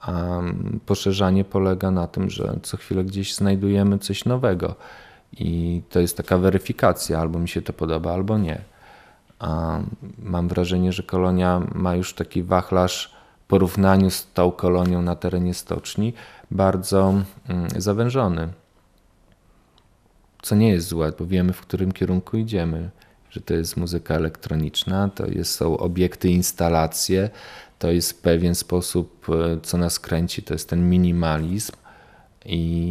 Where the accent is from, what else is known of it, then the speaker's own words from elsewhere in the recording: Przemyśl, Subcarpathian Voivodeship, Poland; Ja urodziłem się w Przemyślu. I tam się wychowywałem, blisko Bieszczad.